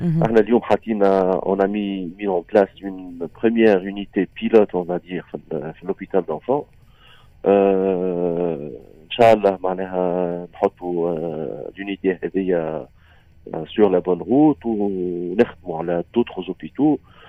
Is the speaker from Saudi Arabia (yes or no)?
no; Tunisia; دونك لا فورماسيون اكاديميك متوفرة موجودة عندنا في تونس.